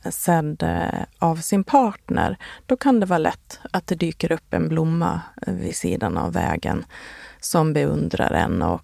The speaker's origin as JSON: {"language": "Swedish", "town": "Borlänge", "region": "Dalarna County", "country": "Sweden", "tie": "born or raised there", "lives_now": "Stockholm, Sweden", "said": "pendlade jag mellan min hemstad Borlänge och min mamma som hade palliativ vård hemma och att åka tillbaka till Stockholm för att jobba"}